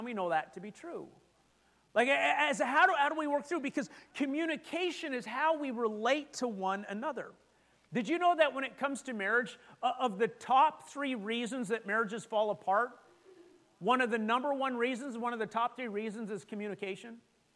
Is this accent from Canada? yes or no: yes; Edmonton, Alberta, Canada; Now, I'm from Edmonton, and Edmonton is known for a lot of things.